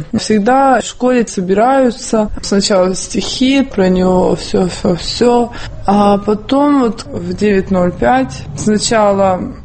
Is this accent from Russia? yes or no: no; Ukraine; now in Turkey; Я приехала с Украины, но я все-таки живу здесь.